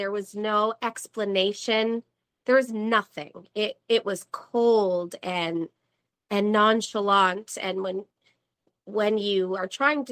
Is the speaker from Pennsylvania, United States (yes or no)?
no; Vermont, United States; I'm from Vermont. And as some of you may know, Vermont, one, has more cows than people.